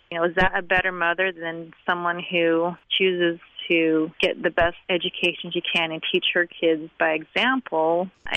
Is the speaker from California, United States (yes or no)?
no; Provo, Utah, United States; And I got that a lot, especially growing up in Provo. I went to BYU as an undergrad